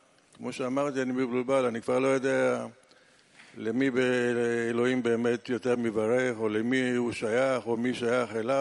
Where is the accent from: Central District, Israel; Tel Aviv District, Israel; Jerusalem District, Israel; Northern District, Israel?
Tel Aviv District, Israel; Tel Aviv; אני מתל אביב, ואני פעם ראשונה בכנס הזה.